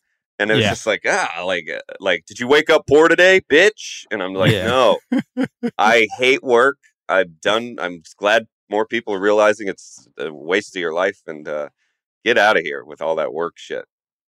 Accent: the South, United States; I'm from the South, too. I got here. Southern guilt. I got all of it.

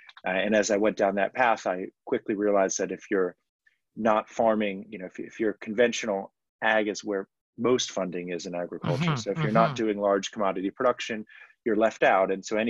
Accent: Washington, District of Columbia, United States; I didn't grow up on a farm. I grew up in Washington, D.C., but she grew up on the eastern shore of Maryland.

